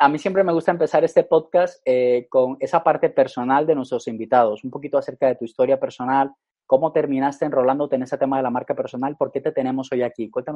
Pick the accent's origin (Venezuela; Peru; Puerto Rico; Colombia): Colombia; yo también soy colombiano